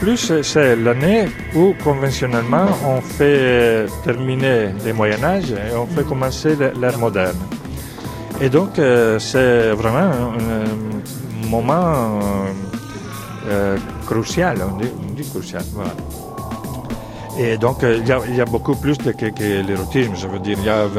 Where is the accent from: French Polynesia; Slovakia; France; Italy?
Italy; Comme, bon, comme je suis italien, je ne me permets pas de juger